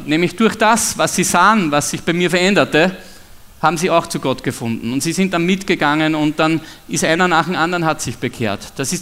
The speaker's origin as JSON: {"language": "German", "region": "Burgenland", "country": "Austria", "said": "das war bei uns im Burgenland in Österreich."}